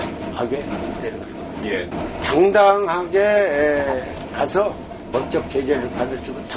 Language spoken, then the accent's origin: Korean; South Korea; 오늘 이 발사장을 제가 갈 수 있다는 것은 참 뜨거운 우리 민족의 그 영광을 제 남쪽 사람의 한 사람으로서 그런 영광을 받고